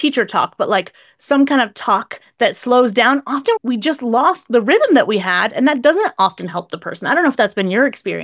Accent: Northeast, United States; But I'm also from the Northeast, so I'm like a freight train. I speak quickly in English anyways.

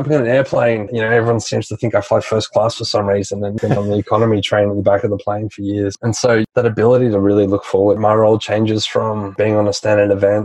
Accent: Australia; I'm from Australia. We're always on a beach. We're a big island. We're surrounded by it.

